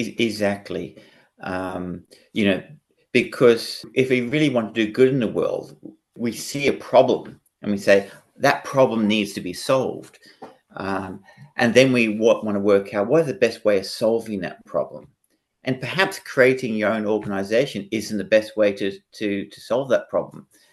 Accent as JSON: {"language": "English", "country": "Hong Kong", "tie": "born or raised there", "said": "And I was brought up in Hong Kong, one of the big major metropolises of the world, right."}